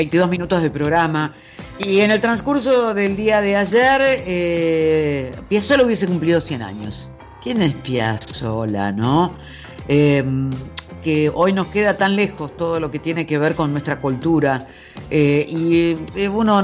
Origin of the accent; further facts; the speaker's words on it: Argentina; En el caso de los argentinos, cuando localizan que somos argentinos